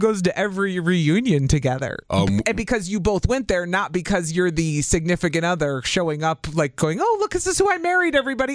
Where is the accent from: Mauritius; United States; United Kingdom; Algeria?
United States; Illinois; I grew up in Southern Illinois. I don't run into people in the grocery store from high school.